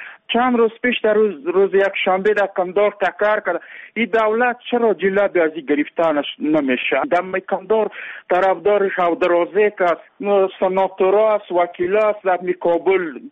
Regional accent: Andar, Ghazni, Afghanistan; ما ولایت غزنی ولسوالی اندر هستیم،

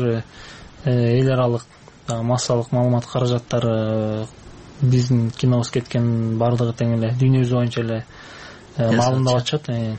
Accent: Naryn, Naryn Region, Kyrgyzstan; Нарында туулуп өстүм, анан ошо нарында ушу башымдан өткөн окуялар бар болчу.

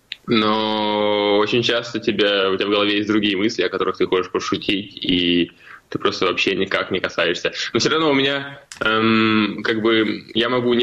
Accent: Nizhnegorskyi, Crimea, Ukraine; now in Kyiv, Ukraine; Потому что я из Крыма, и там из маленького поселка, из Нижнегородского

